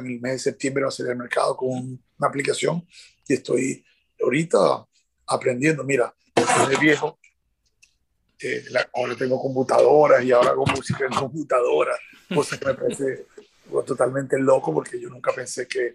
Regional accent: Venezuela; me siento muy orgulloso de siendo venezolano haber hecho eso en Colombia, pues

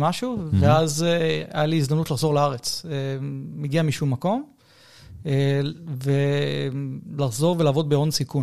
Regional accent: Tel Aviv, Tel Aviv District, Israel; also born or lived in United States; לדייק, אני חצי מתל אביב, כי נולדתי בארצות הברית וגדלתי חצי בארצות הברית

